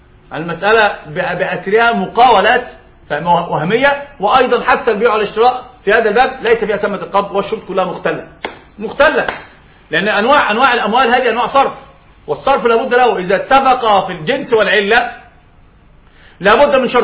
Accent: Egypt; يعني عندنا في مصر استأجر رجل الشقة إلى يوم الدين

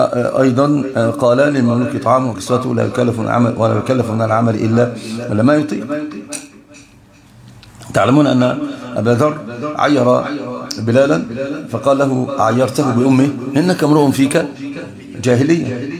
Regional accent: Egypt; عندنا في مصر عندهم أمثال لها تدخل حكم فيها

